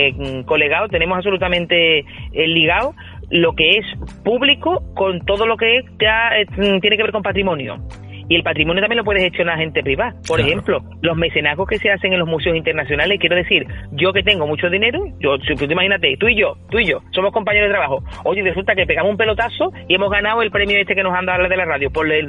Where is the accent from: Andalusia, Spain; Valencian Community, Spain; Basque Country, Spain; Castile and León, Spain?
Andalusia, Spain; Seville; Nosotros mismos en la como sevillanos y sevillanos de la provincia